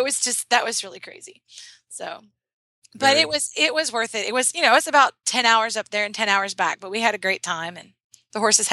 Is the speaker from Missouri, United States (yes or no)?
yes; Missouri, United States; I grew up in Missouri and I hadn't been back in the summer in a while